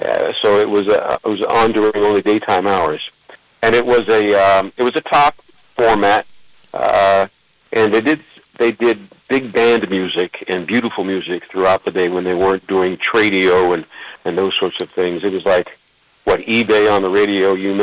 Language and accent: English; Youngstown, Ohio, United States; I'm from Youngstown, Ohio, as a matter of fact, and grew up there on the east side of town and spent a year at Youngstown State University.